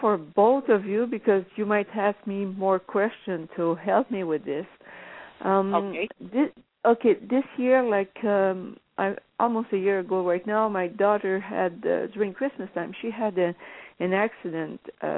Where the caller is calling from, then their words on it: Ontario, Canada; Ontario, Canada.